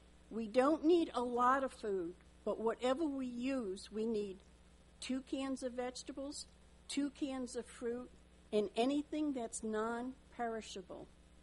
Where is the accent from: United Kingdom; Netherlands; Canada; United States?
United States; Rhode Island; Yes, I'm from Rhode Island. We don't have any R's.